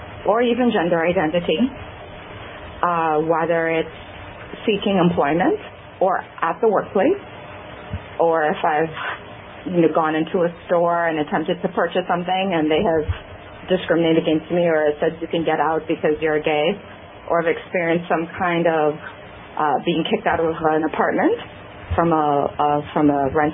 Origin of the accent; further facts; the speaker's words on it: Bahamas; I am originally from the Bahamas, yeah.